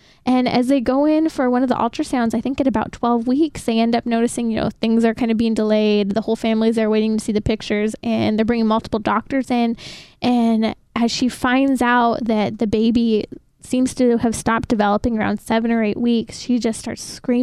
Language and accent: English; Lake Arrowhead, California, United States; he really saw that lived out in the community where I grew up in Lake Arrowhead.